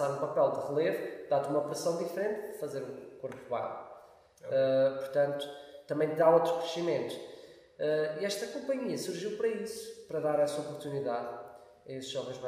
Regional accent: Covilhã, Castelo Branco, Portugal; born there; Covilhã já tinha o seio familiar, não é, que me poderia dar, de certa forma, algum apoio. Também conhecia pessoas na Covilhã. Pronto, achei que era a minha cidade onde nasci.

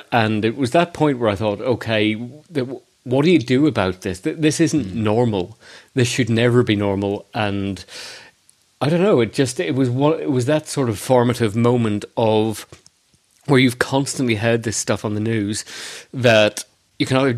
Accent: Belfast, Northern Ireland, United Kingdom; growing up in Belfast and in Northern Ireland, then there was the natural interest in crime and terror. I was born in 79 and went to school at St. Malachy's College just off Carlisle Circus in the 90s.

